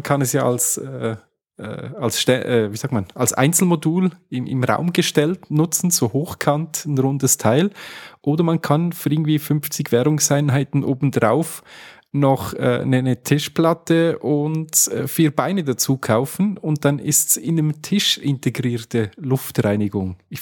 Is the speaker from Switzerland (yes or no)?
yes; Switzerland; zumindest bei uns in der Schweiz, war es immer so, dass man was Größeres hätte noch ein bisschen was dazu zahlen müssen.